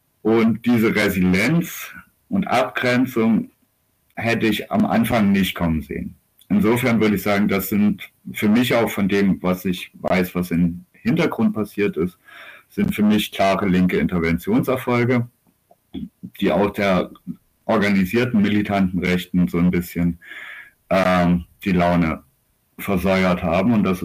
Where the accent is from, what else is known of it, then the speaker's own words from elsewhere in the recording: Dresden, Saxony, Germany; ich komme aus Dresden